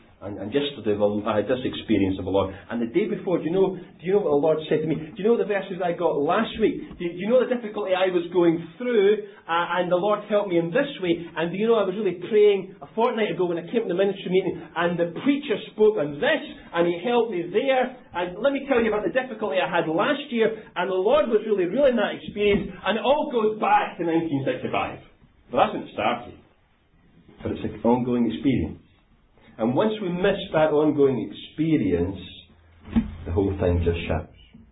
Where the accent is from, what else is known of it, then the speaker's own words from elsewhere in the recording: North West England, United Kingdom; when I was brought up down in Lancashire, we used to have a thing called a testimony meeting.